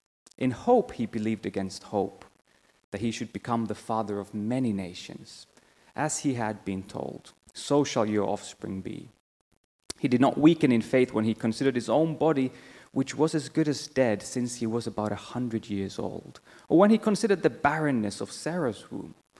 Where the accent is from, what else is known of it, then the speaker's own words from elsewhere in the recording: Finland; English is a second language; if you're wondering where the accent is from, I'm originally from Finland, so that's where I was born.